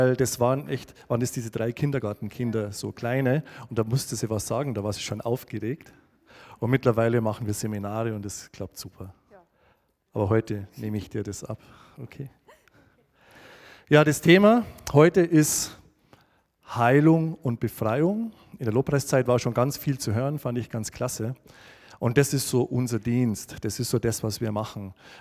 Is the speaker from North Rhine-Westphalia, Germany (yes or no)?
no; Hainichen, Saxony, Germany; Wir kommen aus Hainichen, da leben wir. Das ist am Fuße des Erzgebirges, vielleicht kennt ihr das alle.